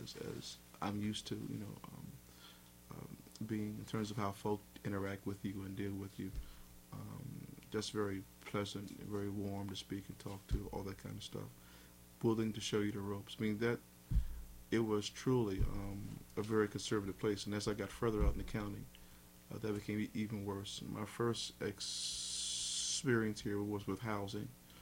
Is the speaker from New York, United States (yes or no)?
no; Philadelphia, Pennsylvania, United States; also born or lived in Chicago; now in Lancaster, United States; born and raised in Philadelphia, it's a major urban area, and I spent a lot of my professional life, over 10 years, in the Chicago, Illinois area.